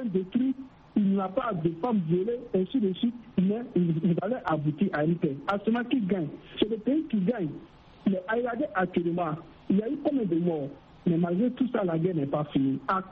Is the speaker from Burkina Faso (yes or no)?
yes; Burkina Faso; Si vous regardez les images, et voilà la toile, même chez moi, au Burkina Faso, même ailleurs